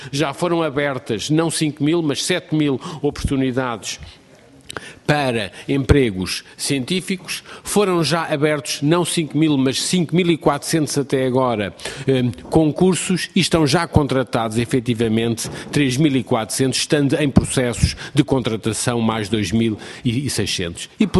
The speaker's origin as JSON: {"language": "Portuguese", "country": "Portugal"}